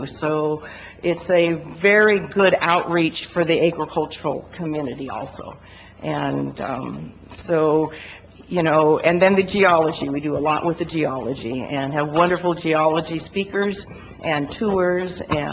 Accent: Othello, Washington, United States; "Oh, I'm from Othello."

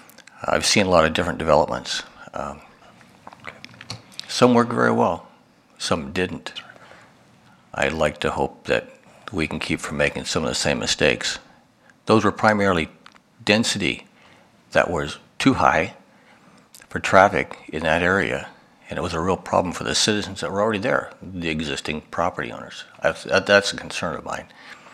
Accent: Spokane, Washington, United States; also born or lived in Kirkland; I grew up in Spokane and raised my kids in Kirkland.

